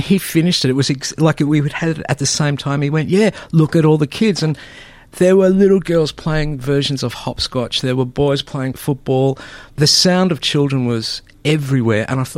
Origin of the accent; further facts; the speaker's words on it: Australia; first language Greek; English is a second language; So, you know, I was born an Australian child, but because I grew up in this Greek world, I didn't speak any English until I went to school, and we didn't do kindergarten back then.